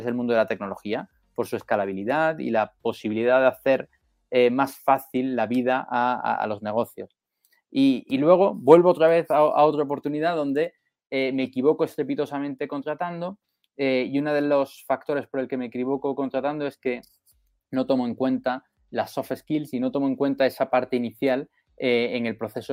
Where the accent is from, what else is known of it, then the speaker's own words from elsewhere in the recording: Spain; soy el CEO y el fundador de Hirent. Vengo de España